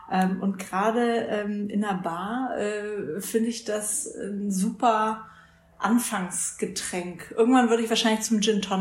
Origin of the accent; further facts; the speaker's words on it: Bavaria, Germany; Ich komme aus Franken, Fürth, Nürnberg, die Ecke.